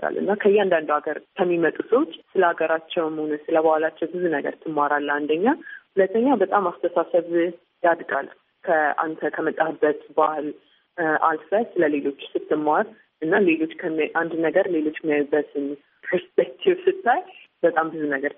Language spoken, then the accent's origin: Amharic; Bahir Dar, Amhara, Ethiopia; ያደግኩት ባህር ዳር ከተማ ውስጥ ነው። ኢትዮጵያ አፍሪካን ሊደርሺፕ አካዳሚ ከመሄዴ በፊት የአስረኛ ክፍል የተማርኩት ባህር ዳር ውስጥ ኤስ ኤስ ሄርማን ግማይነር የሚባል ትምህርት ቤት ነው።